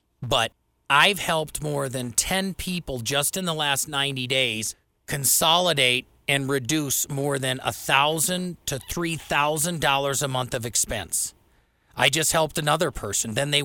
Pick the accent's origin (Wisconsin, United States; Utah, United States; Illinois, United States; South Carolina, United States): Wisconsin, United States; I grew up in Wisconsin.